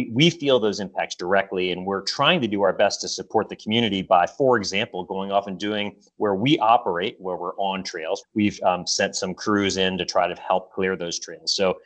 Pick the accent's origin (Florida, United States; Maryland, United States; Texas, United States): Maryland, United States; Baltimore; I was a kid from Baltimore, Maryland, and it absolutely changed the trajectory of my life.